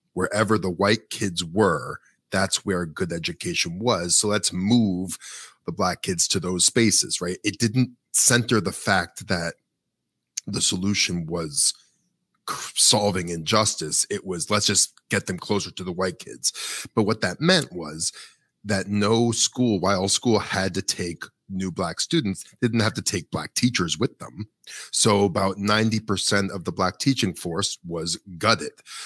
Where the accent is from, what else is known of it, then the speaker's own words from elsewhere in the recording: Brooklyn, New York, United States; I grew up in Brooklyn, New York, with relatively wealthy parents.